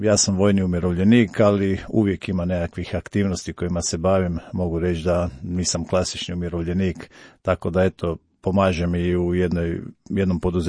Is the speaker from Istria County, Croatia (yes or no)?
no; Zagreb, City of Zagreb, Croatia; Dolazim iz Zagreba, rođeni sam Zagrepčanin, iako moje porijeklo je Bosanska Posavina, okolica Dervente po roditeljima.